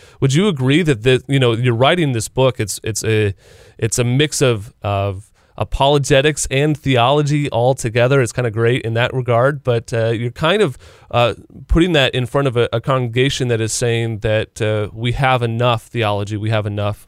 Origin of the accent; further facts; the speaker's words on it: Midwest, United States; I grew up in the Midwest and certainly have seen and traveled to the South